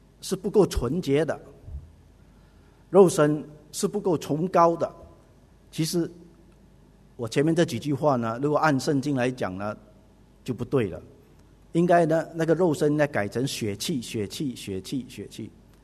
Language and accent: Chinese; Fujian, China; accent: Fujianese; 我们福建话说轻跳跳